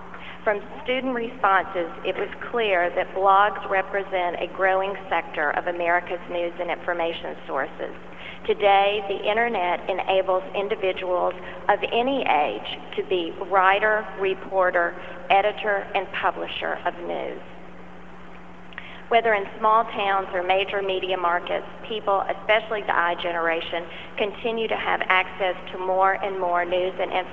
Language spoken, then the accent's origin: English; Nashville, Tennessee, United States; Music and media have always been a part of my life growing up in Nashville, Music City, USA